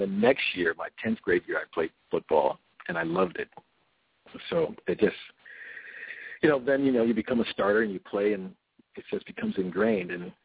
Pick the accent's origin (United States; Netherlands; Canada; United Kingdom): United States; Ypsilanti, Michigan; growing up in Ypsilanti, which was a football power, we were a football power in high school.